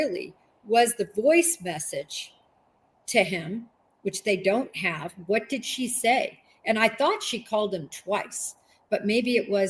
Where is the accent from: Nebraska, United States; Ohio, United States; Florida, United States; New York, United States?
Nebraska, United States; I grew up in Nebraska. It's freezing.